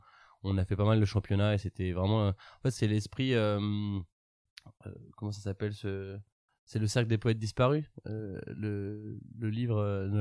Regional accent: Centre-Val de Loire, France; Nous, toute la famille vient, enfin, de côté de ma mère, on vient tous de Sologne. On se considère de Sologne. On est des cousins éloignés de … tu vois. Donc, okay. Ma famille habite vraiment dans le Loir-et-Cher.

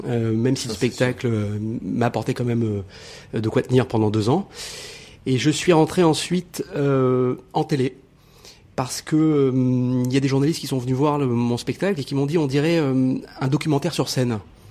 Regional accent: Morocco; born there; Je suis né au Maroc.

